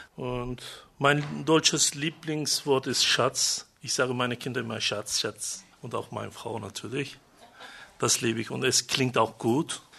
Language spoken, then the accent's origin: German; Nevşehir, Turkey; German is a second language; ich komme aus Nevşehir. Nevşehir ist eine kleine Stadt in der Zentralanatolien der Türkei. Ich bin im Jahre 1971 in Türkei geboren. Ich arbeite als Deutschlehrer in einem Gymnasium in Nevşehir.